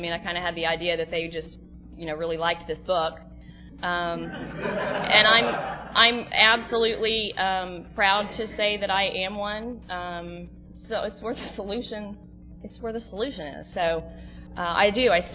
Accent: Dallas, Texas, United States; moved away as an adult; now in Seal Beach, United States; I'm from Dallas, Texas. I actually live in Seal Beach now.

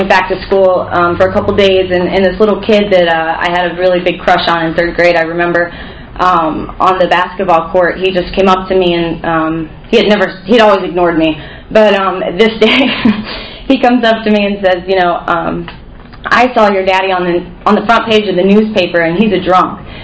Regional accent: Zephyr Hills, Florida, United States; So, I was born in Zephyr Hills, Florida, and my mom was an attorney, and my dad was a teacher. And Zephyr Hills, if you don't know about Zephyr Hills, you probably don't, but it's a very small town. I lived behind a dairy farm.

